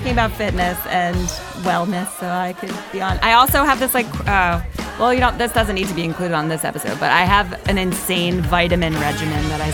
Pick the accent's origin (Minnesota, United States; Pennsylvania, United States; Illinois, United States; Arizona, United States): Pennsylvania, United States; accent: Philadelphia; With my Philadelphia accent.